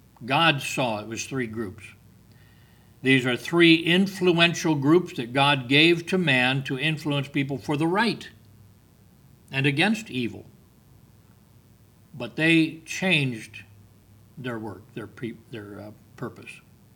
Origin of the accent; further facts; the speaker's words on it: United States; I take this to mean that as an American, I have a right to speak my mind concerning political matters.